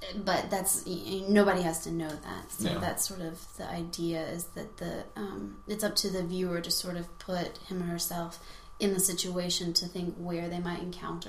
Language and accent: English; Knoxville, Tennessee, United States; Yeah, I am from Knoxville, Tennessee, and went to Guilford College in Greensboro, North Carolina